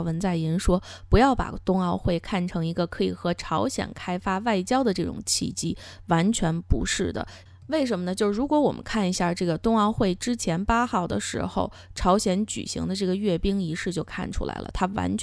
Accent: China; 那最年轻的运动员呢，是来自我们的老家哈，中国代表团里面最年轻的这个运动员

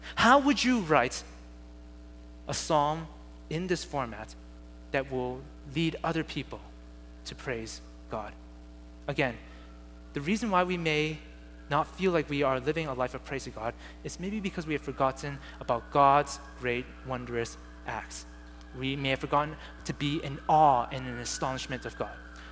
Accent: Boston, Massachusetts, United States; I'm originally from Boston, and in my home church that I grew up

